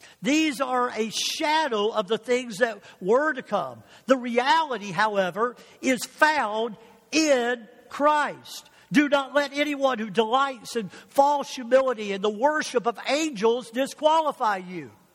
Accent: Detroit, Michigan, United States; now in Florida, United States; well, I'm from Detroit area.

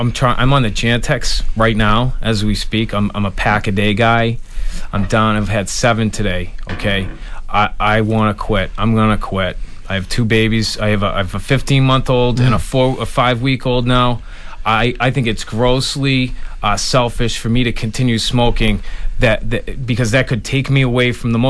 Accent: Massachusetts, United States; I feel like I'm a patriot. I'm a Minuteman. I grew up in Massachusetts. I grew up on the South Shore. We have this heritage.

